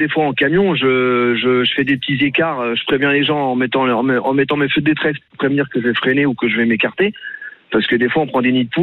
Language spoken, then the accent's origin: French; Paris, Île-de-France, France; c'est Paris, c'est comme les Marseillais en fait, on est parisien, on l'est pas.